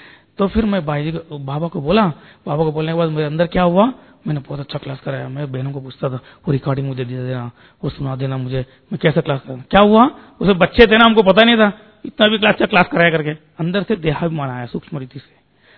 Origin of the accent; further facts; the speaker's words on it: Hyderabad, Telangana, India; मैं हैदराबाद से हूँ